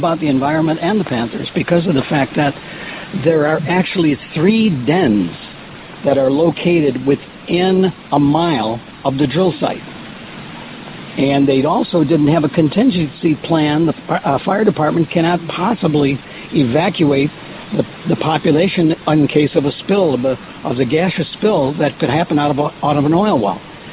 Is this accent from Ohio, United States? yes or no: no; Naples, Florida, United States; I'm from Golden Gate Estates out here in Naples, Florida.